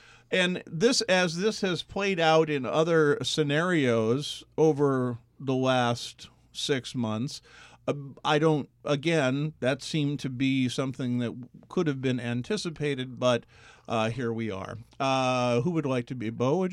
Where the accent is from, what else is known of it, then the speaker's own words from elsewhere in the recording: Pennsylvania, United States; Yeah, I grew up outside of Philly.